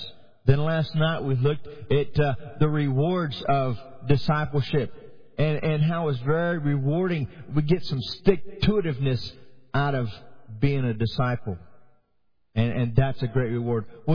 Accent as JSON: {"language": "English", "country": "Haiti", "tie": "born or raised there", "said": "To me, growing up in Haiti, it was just another day at the office."}